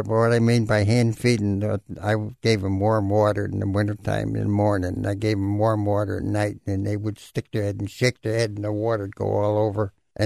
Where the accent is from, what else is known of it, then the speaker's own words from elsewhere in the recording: Long Hill, Connecticut, United States; also born or lived in Bridgeport; I was born in Bridgeport, Connecticut in 1932. I was brought up in Long Hill, which is just a few miles out of Bridgeport. There was small farms there.